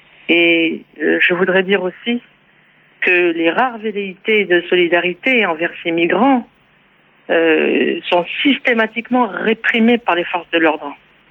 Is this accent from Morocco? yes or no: yes; Morocco; Mais moi, en tant que Marocaine, je peux dire que je le sais, que je l'ai vu et que c'est la vérité.